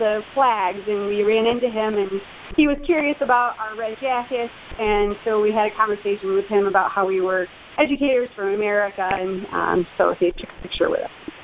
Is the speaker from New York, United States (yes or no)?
yes; New York, United States; expand to include educators from Colorado, North Carolina, Georgia, and New York State, of course, because I'm from New York State.